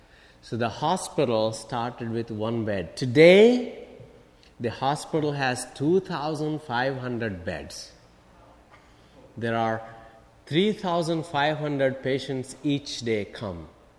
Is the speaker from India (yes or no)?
yes; India; because I am from India, maybe it makes sense for me to tell you an example from India.